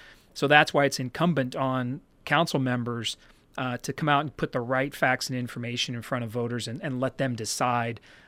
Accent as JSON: {"language": "English", "town": "San Antonio", "region": "Texas", "country": "United States", "tie": "born or raised there", "said": "I'm from San Antonio, and I'm vested in here. Grew up here, it's my life here."}